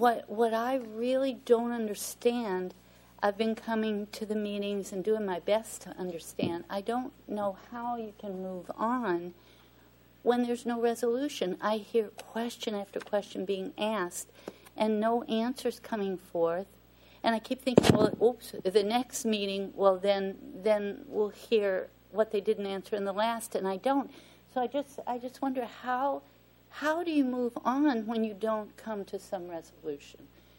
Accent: Grover Beach, California, United States; I'm from Grover Beach.

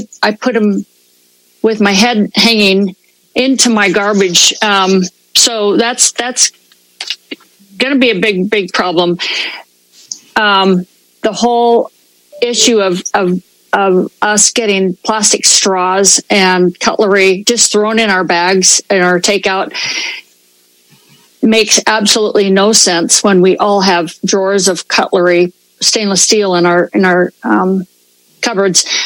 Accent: San Luis Obispo, California, United States; I'm actually from San Luis Obispo.

